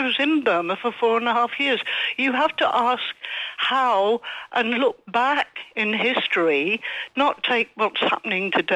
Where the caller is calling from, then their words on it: Torrox, Andalusia, Spain; Hi, Giles. … from Torrox Pueblo.